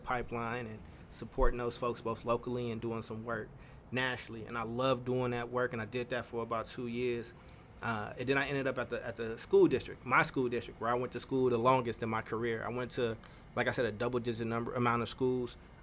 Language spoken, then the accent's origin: English; Paducah, Kentucky, United States; also born or lived in Chicago / Oakland / Stockton; I was born in Chicago and I lived in Kentucky. And my goal is to make impact in the places that I grew up. And that's the first tier, that is Oakland, Chicago, and Paducah, Kentucky.